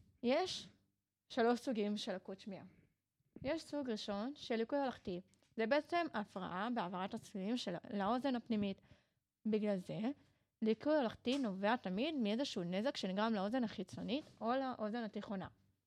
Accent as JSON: {"language": "Hebrew", "town": "Beersheba", "region": "Southern District", "country": "Israel", "said": "ובעצם אני במקור מבאר שבע, ושם הייתי כל החיים שלי."}